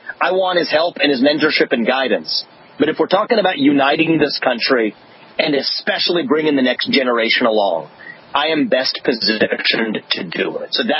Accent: United States; We're American. We shouldn't apologize for it. That's who we are.

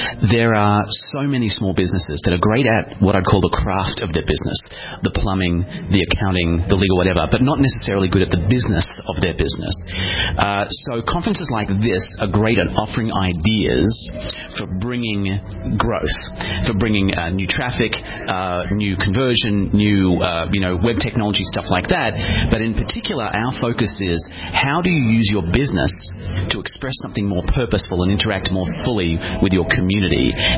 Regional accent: Australia; now in Austin, United States; Yeah, I come from Australia these days. I live in Austin, Texas.

